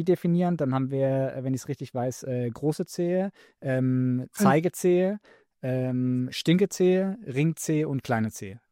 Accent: Baden-Württemberg, Germany; Ich komme aus dem Badischen

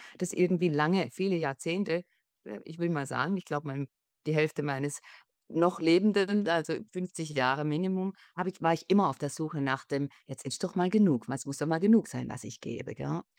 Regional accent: Baden-Württemberg, Germany; Ich komme aus dem Schwarzwald, also ich bin ein Mittelkind, will ich mal sagen, von 6 Kindern.

